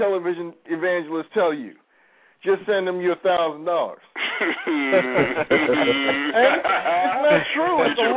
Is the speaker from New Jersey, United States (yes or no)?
no; New York, United States; See, I grew up in New York, okay?